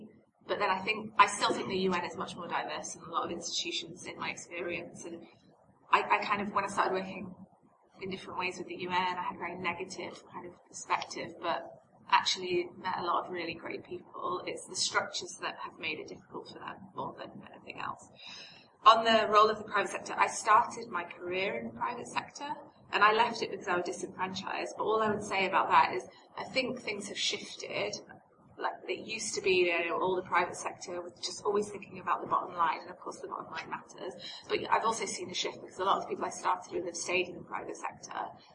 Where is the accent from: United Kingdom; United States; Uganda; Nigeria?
United Kingdom; accent: English; because I still have my English accent, and you know, I managed to slip by certain things.